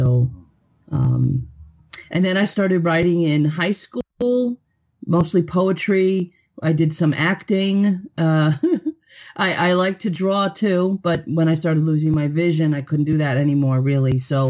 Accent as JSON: {"language": "English", "region": "New York", "country": "United States", "tie": "born or raised there", "accent": "New York", "said": "Well, I'm born and raised in New York, or New York, as we say, in a little town."}